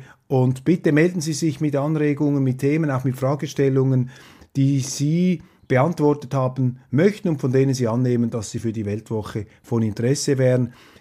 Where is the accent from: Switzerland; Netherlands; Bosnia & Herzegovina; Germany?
Switzerland; das wäre vielleicht nicht so seriös, wenn man da als Schweizer voll in die Schützengräben in Deutschland einsteigt.